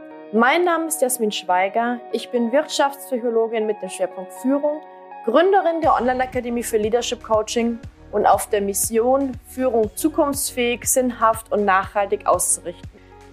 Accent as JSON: {"language": "German", "town": "Neuburg an der Donau", "region": "Bavaria", "country": "Germany", "tie": "born or raised there", "said": "in Neuburg an der Donau, meiner Heimatstadt."}